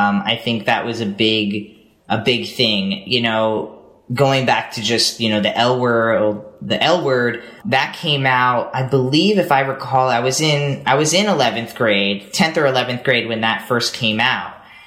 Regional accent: Long Island, New York, United States; I went to a gay pride in New York City because I grew up on Long Island

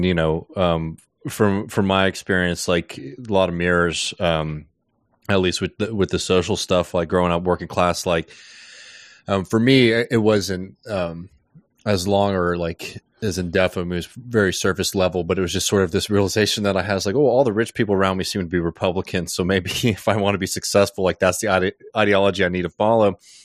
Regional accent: New York City, New York, United States; I'm from New York City. I'm a liberal.

